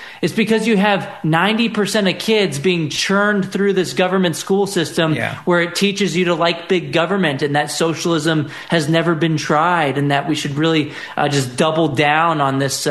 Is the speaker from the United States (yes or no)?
yes; Texas, United States; In my home state of Texas, we just passed universal school choice.